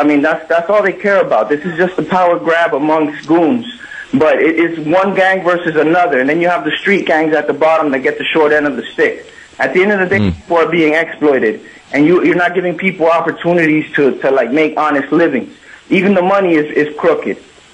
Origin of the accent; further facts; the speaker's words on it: Florida, United States; And I'm actually from South Florida, but we take drives up the I-75